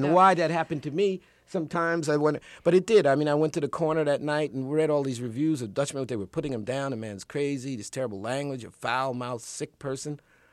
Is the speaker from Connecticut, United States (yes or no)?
no; Newark, New Jersey, United States; moved away as an adult; also born or lived in New York; I was born in Newark. I left, to go away to college. But I came back to Newark because I knew that that was where I began